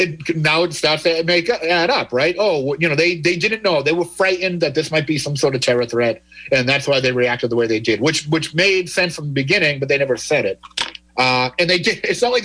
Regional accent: Quincy, Massachusetts, United States; So I'm from Quincy, so these are the two of the spiritual homes of South Shore Bar Pizza, Kevin.

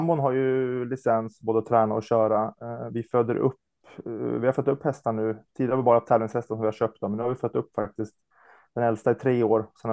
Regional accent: Gävleborg County, Sweden; also born or lived in Uppsala; Jag bor i Östervåla, mellan Östervåla och Tärnsjö. Så det är väl Gävle som är närmsta banan nu. Jag är annars från Uppsala från början.

